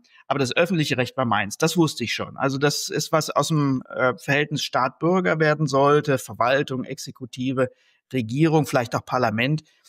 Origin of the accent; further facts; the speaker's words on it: Kaiserslautern, Rhineland-Palatinate, Germany; born there; auch eine tolle Referendarzeit danach in Kaiserslautern, meiner Geburtsstadt, abgelegt.